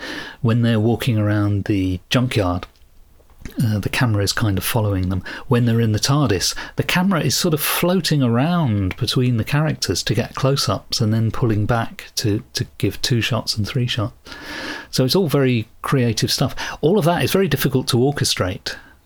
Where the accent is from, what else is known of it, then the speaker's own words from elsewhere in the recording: United Kingdom; even though we're British and we keep a stiff upper lip